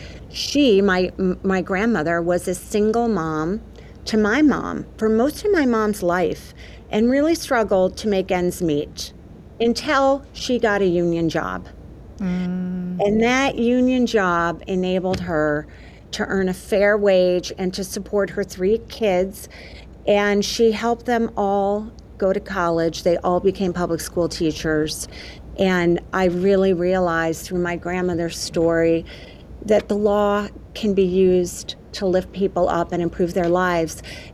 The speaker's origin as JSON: {"language": "English", "region": "California", "country": "United States", "tie": "born or raised there", "moved": "as an adult", "said": "But I grew up in California. And I ended up coming to Wisconsin for school in 1991. I did have family here, so it wasn't completely a new place for me."}